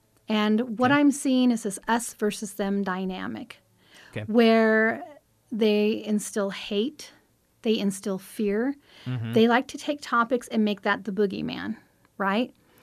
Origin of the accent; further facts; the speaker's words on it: Nebraska, United States; also born or lived in McCook; Well, first of all, you should know that I'm a native Nebraskan. I was born in McCook, raised in rural Adams County.